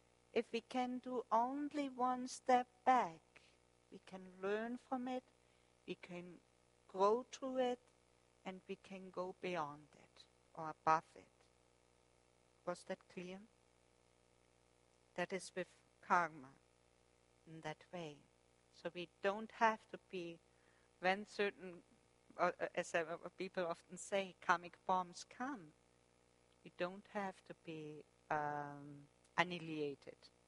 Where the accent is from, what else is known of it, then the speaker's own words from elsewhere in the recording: Germany; accent: German; English is a second language; Sorry, my German accent with the B and the P's sometimes.